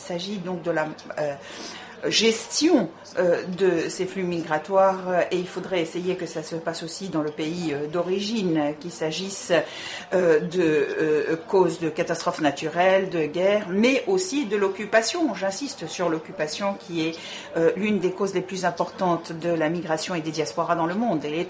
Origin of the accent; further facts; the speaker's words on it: Palestine; je viens de Palestine et que c'est le tout dernier pays au monde aujourd'hui qui continue de vivre sous joug de l'occupation israélienne